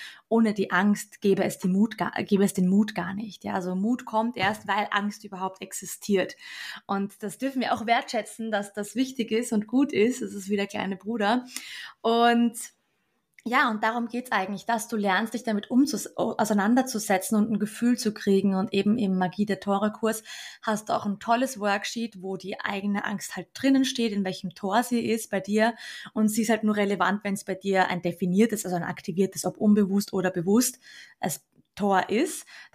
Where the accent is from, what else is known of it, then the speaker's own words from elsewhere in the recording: Austria; dass wir bei uns in Österreich sagen, ich glaube in Deutschland auch